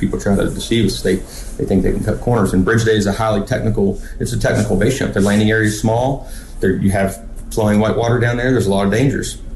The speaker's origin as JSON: {"language": "English", "region": "West Virginia", "country": "United States", "tie": "born or raised there", "said": "You know, it has a special place in my heart because this is my hometown."}